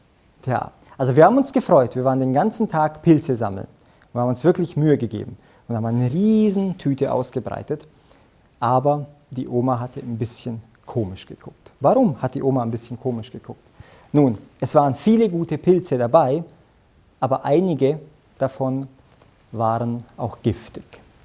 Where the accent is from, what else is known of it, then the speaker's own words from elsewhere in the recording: Transylvania, Romania; da wo ich aufgewachsen bin, in dem Dorf in Siebenbürgen, da bin ich sehr oft im Wald unterwegs gewesen